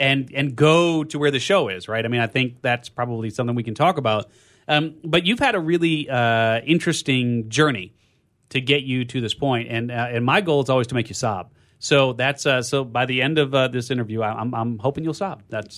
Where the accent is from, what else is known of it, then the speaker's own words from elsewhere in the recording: Chicago, Illinois, United States; Right, so being in, growing up in Chicago, for some reason that was on all those tests